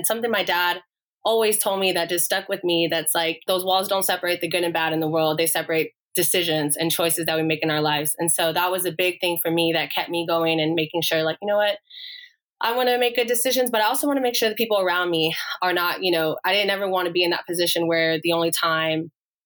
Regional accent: Texas, United States; I really always just say I'm from Texas. Because I grew up literally living all over. My dad was a prison warden for the state of Texas.

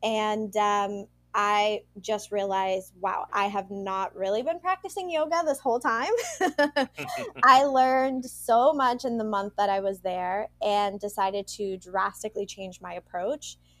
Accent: Puerto Rico; raised on the island, was not born on the island, but my parents raised me there. Both of them were born and raised in Puerto Rico.

